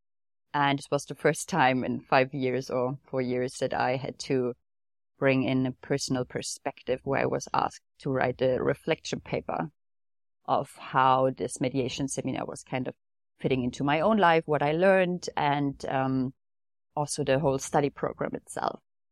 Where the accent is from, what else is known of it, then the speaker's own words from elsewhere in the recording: Leipzig, Saxony, Germany; also born or lived in Dresden / Magdeburg; I'm German. I grew up in Leipzig and was living in Dresden for a couple of years. And the last years I was in Magdeburg, the smaller town in Germany.